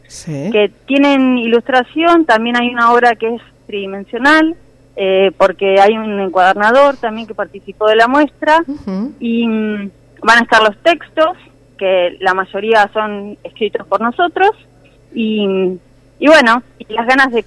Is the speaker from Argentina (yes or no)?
yes; Tandil, Buenos Aires Province, Argentina; yo me empecé a formar en Buenos Aires, y hace varios años que vivo acá, soy de acá de Tandil